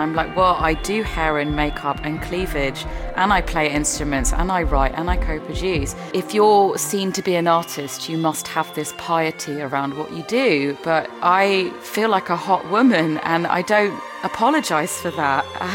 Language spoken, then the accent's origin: English; London, United Kingdom; I'm a composer, artist, musician, performer, born and raised in London, but international and multidisciplinary in every other way.